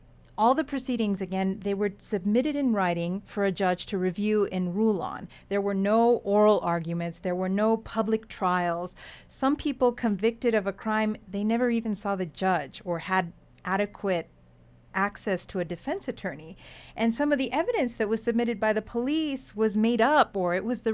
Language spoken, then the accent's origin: English; El Paso, Texas, United States; In El Paso, for example, which is my hometown